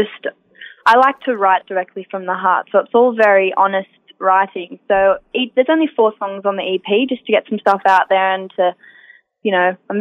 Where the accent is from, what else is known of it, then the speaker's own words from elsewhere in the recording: Forbes, New South Wales, Australia; now in Sydney, Australia; I guess I just came straight from the country. So I came straight from Forbes.